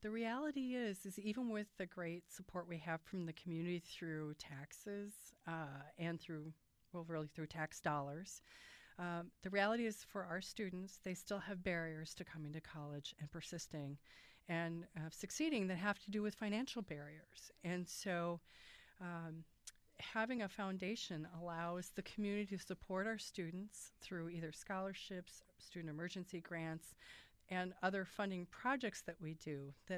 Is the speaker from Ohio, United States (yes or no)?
no; River Falls, Wisconsin, United States; So I grew up in River Falls, Wisconsin. And after high school, I attended Carleton College in Northfield, Minnesota, and earned a bachelor's in political science.